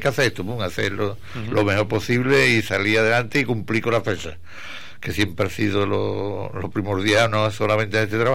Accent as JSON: {"language": "Spanish", "town": "Santiago", "country": "Spain", "said": "como yo soy de Santiago, pues allí me tira el cuerpo"}